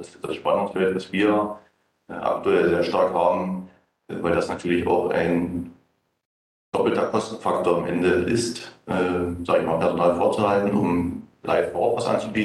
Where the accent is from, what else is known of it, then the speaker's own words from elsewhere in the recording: Neuss, North Rhine-Westphalia, Germany; Ja, ich komme aus Neuss.